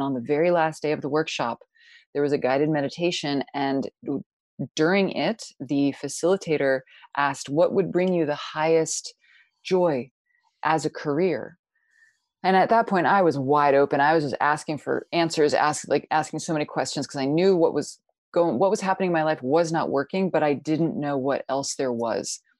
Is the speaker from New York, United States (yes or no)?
yes; New York, United States; Growing up outside of New York City, I was shown around me how women were only as valuable as what they looked like.